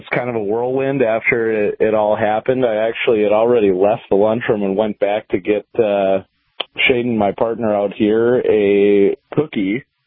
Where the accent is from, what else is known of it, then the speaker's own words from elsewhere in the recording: North Dakota, United States; hey, I'm from North Dakota. We've got a federal dam as well